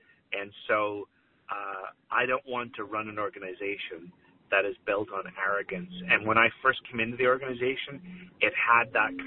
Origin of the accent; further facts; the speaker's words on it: Belfast, Northern Ireland, United Kingdom; I grew up in Belfast, so my great-grandfather worked on the Titanic